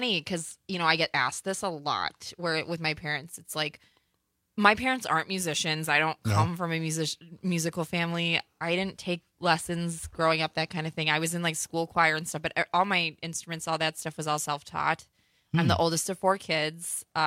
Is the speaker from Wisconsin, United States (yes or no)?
yes; DeForest, Wisconsin, United States; And I did, I grew up in DeForest. So I was in like the drama club there